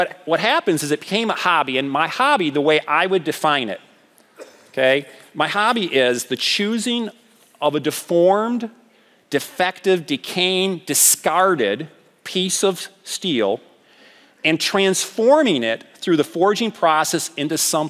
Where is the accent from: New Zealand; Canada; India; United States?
United States; Michigan; Remember, I'm from West Michigan. I'm very Dutch.